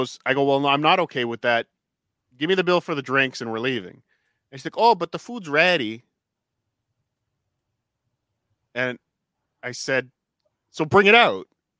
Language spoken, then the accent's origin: English; United States; No, I'm American. We say, hey, give me one of these.